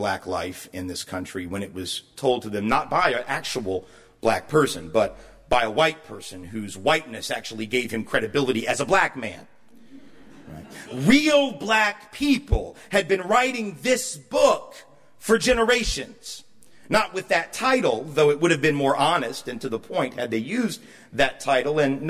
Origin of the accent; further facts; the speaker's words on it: the South, United States; And of course, particularly since I'm from the South, you know, everybody assumes that that's the only place that one sees racism